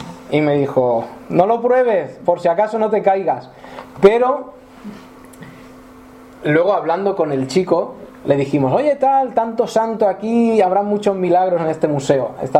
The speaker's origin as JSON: {"language": "Spanish", "region": "Valencian Community", "country": "Spain", "said": "Yo estuve trabajando allá en mi tierra. Hay una zona que son muchos pueblos, se llama la Vega Baja. Es como un sitio así llanito. Y son muchos pueblos."}